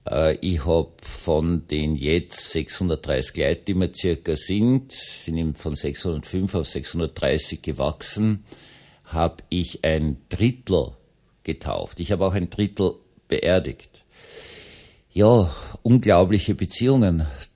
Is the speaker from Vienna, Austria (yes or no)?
yes; Vienna, Austria; Ich bin ja Wiener und Mistelbach ist gerade 50 Kilometer nordöstlich von Wien.